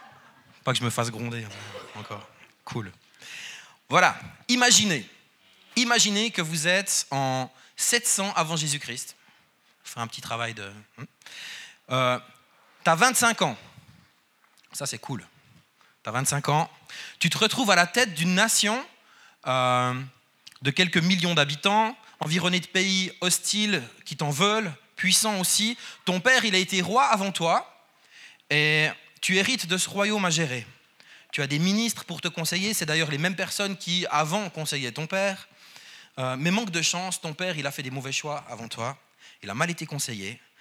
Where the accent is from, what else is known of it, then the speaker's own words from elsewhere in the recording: Neuchâtel, Switzerland; on vient de Neuchâtel, donc vous allez probablement m'entendre dire 80 au lieu de 80, traîner sur les R, désolé, enfin voilà, c'est la Suisse romande.